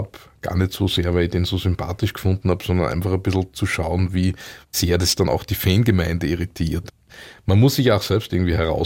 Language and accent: German; Austria; ich bin in Österreich aufgewachsen. Ich liebe die österreichische Küche, ich liebe die österreichische Sprache.